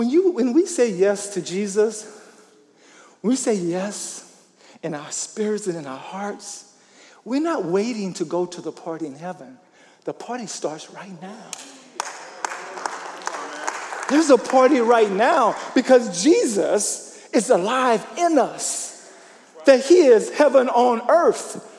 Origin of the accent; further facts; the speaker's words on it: Louisiana, United States; When I was growing up in Louisiana and, senior in high school